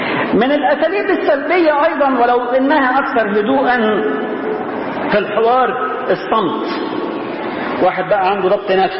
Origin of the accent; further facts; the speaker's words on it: Egypt; وعلى فكرة زعيف فينا كمصريين بصفة عامة